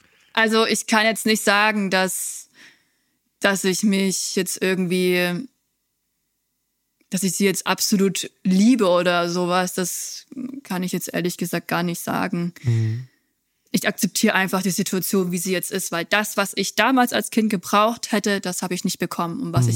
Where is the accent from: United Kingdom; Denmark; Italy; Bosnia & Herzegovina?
United Kingdom; Scotland; Und Schottland bleibt auch immer meine Heimat gefühlt.